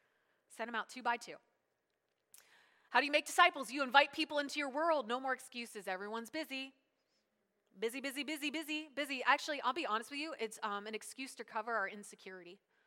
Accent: Pennsylvania, United States; We are from York County. I'm a York Countyan. Within our culture, in this Pennsylvania Dutch culture out here

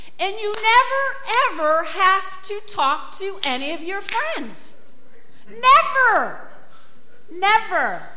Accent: Teaneck, New Jersey, United States; y'all knew I grew up in Teaneck, New Jersey, and my dad worked in Manhattan.

